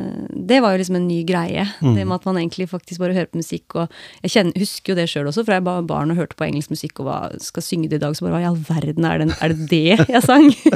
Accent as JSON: {"language": "Norwegian", "town": "Skien", "region": "Vestfold og Telemark", "country": "Norway", "tie": "born or raised there", "said": "Den ble faktisk spilt her hjemme I Skien"}